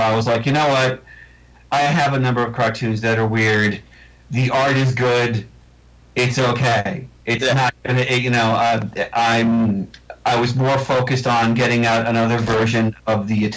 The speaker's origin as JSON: {"language": "English", "region": "New York", "country": "United States", "accent": "Long Island", "said": "I've tried incredibly hard to not sound like I come from Long Island, New York."}